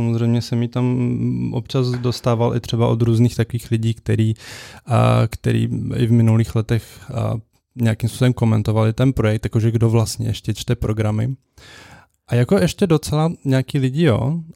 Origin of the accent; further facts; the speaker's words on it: Turnov, Liberec Region, Czechia; now in Prague, Czechia; A já nejsem pražský, ale bydlím tady a stále volím prostě v Turnově, což je město, odkud pocházím.